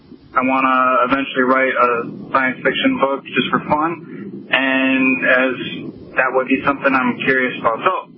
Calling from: Green Bay, Wisconsin, United States; I'm calling from Green Bay, Wisconsin, and I listen to you through your website.

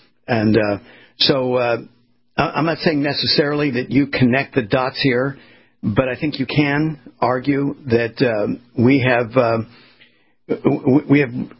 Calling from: Florida, United States; I mean, I'm broadcasting from Florida, and we're feeling the pain here.

